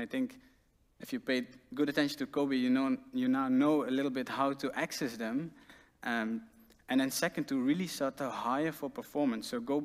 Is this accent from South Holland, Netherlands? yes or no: no; Limburg, Netherlands; English is a second language; I'm Dutch, and I'm adopted in the Netherlands, and I grew up in Zuid-Limburg, so I have a very different accent.